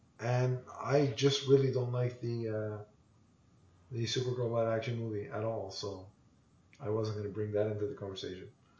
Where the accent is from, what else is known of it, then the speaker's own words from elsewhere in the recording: Toronto, Ontario, Canada; She's from my hometown of Toronto.